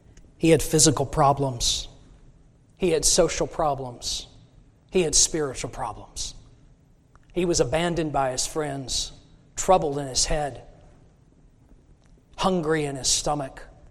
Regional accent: Texas, United States; And I grew up in Texas, and we have a lot of cattle. We don't have so many pigs there.

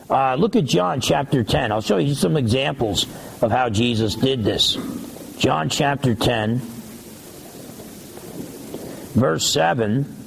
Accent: New Jersey, United States; I grew up in New Jersey.

